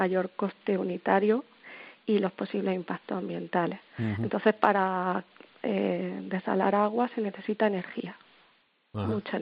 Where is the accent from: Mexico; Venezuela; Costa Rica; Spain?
Spain; Region of Murcia; now in Almería, Spain; yo soy murciana y ahora vivo en Almería